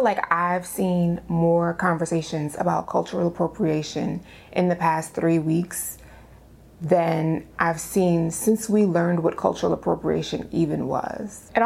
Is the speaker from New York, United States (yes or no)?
yes; Bronx, New York, United States; I'm not used to this at all. I'm from the Bronx.